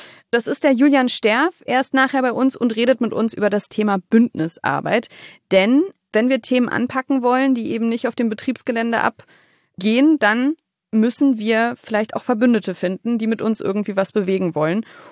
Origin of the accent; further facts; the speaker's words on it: Wolfsburg, Lower Saxony, Germany; Also, ich komme aus Wolfsburg.